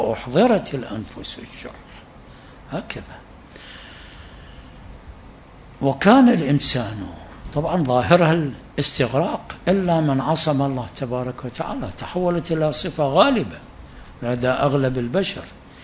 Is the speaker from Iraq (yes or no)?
yes; Iraq; وإحنا تحول عندنا في العراق يمكن الفلس الأحمر ينفع في اليوم